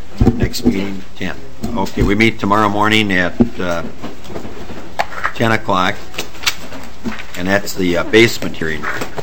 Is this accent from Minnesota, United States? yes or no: yes; Minneapolis, Minnesota, United States; I grew up in South Minneapolis